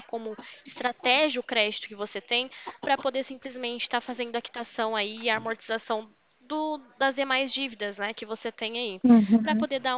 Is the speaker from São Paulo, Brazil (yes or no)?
yes; Limeira, São Paulo, Brazil; Eu sou aqui de Limeira, São Paulo.